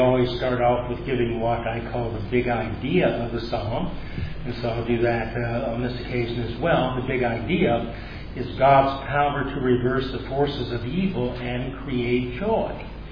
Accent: United States; I think I've said before that as an American, I get two Thanksgivings

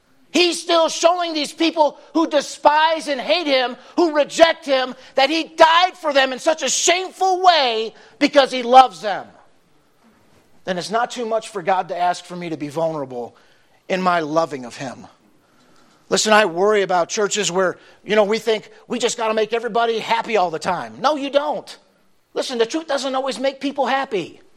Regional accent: Valentine, Nebraska, United States; Of course, we're from Valentine, Nebraska.

